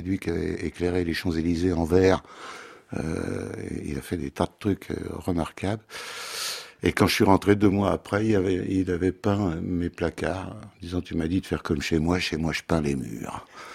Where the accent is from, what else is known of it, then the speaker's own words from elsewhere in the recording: Paris, Île-de-France, France; Non, je suis né à Paris et j'y suis resté jusqu'à 12 ans.